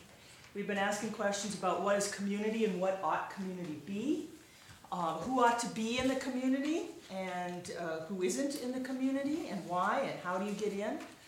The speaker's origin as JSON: {"language": "English", "town": "Sioux Falls", "region": "South Dakota", "country": "United States", "said": "I'm from Sioux Falls, South Dakota, and I teach at Augustana College in the religion department."}